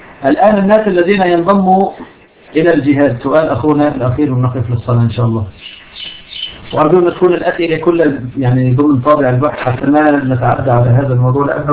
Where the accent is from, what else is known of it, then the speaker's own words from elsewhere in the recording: Syria; أضرب لك مثال مرة الأخوة في الشمال عندنا في سوريا افتتحوا قواعد في دمشق